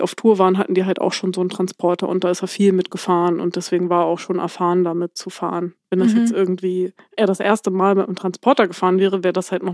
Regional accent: Hildesheim, Lower Saxony, Germany; bei uns in Hildesheim, glaube ich, noch gar nicht.

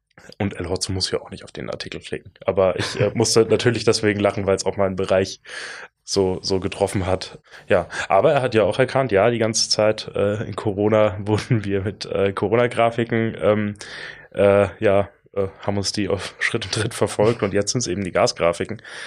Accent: Munich, Bavaria, Germany; Schwierige Frage und ich muss München sagen. Ich bin Münchner.

